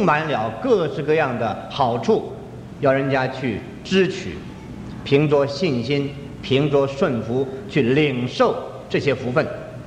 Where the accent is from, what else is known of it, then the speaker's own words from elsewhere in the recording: China; 就是可以用我们中国人常用的话，一无所知的人有福了